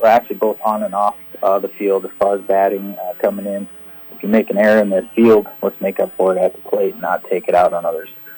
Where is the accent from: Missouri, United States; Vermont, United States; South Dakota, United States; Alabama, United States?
South Dakota, United States; Mitchell; Yeah, I grew up in Mitchell, and now we've lived here for about 6 years, and we're looking to make a home here.